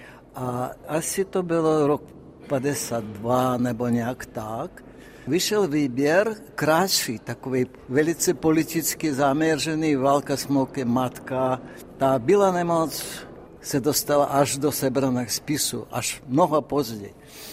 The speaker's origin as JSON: {"language": "Czech", "region": "Saint Petersburg", "country": "Russia", "second_language": "Czech", "said": "Ano, u nás v Petrohradě, ano."}